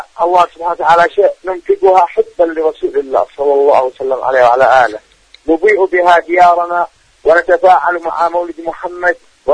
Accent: Yemen; فهذه الآية نستبشر بها كيمنيين مظلومين محاربين مضطهدين

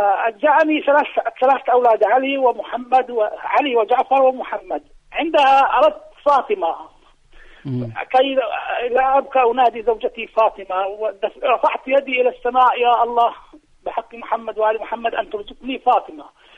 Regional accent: Palestine; وعندنا في فلسطين وعند كل الدول العربية كانوا يسمون أبنائهم

